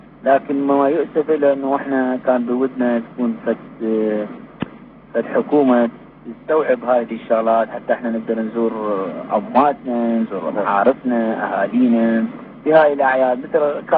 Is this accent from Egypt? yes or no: no; Iraq; now in United States; لان احنا طلعنا خارج العراق في اي فتره من فترات هذا الحكم المستبد